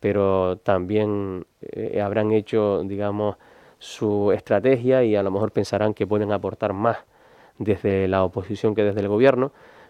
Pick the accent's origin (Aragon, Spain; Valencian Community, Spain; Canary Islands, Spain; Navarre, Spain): Canary Islands, Spain; Morro Jable; cuando voy a mi pueblo, cuando voy a Morrojable